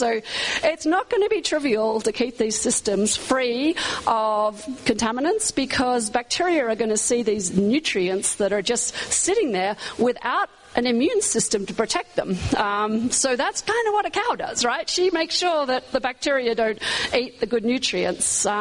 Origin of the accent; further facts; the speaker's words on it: California, United States; So I'm from California, sorry about that.